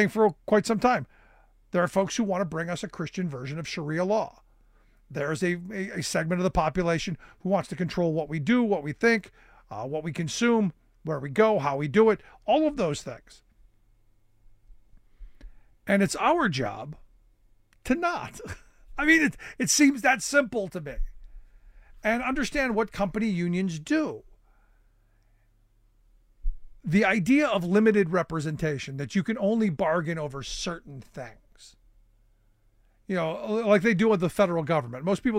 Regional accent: Cleveland, Ohio, United States; You know, growing up in Cleveland, you heard stories about, you know, because Akron wasn't far away.

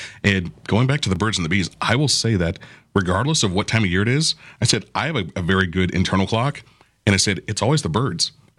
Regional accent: Florida, United States; And growing up in Florida, I had a lot of friends whose parents were from the islands.

